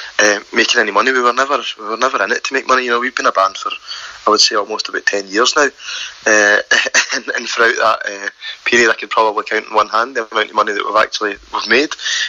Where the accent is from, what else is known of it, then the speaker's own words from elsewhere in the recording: Motherwell, Scotland, United Kingdom; a lot of them are inspired and are influenced by growing up in Motherwell